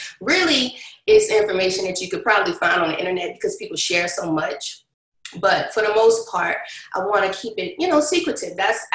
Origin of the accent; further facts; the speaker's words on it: Savannah, Georgia, United States; Again, I'm from Savannah, Georgia, too.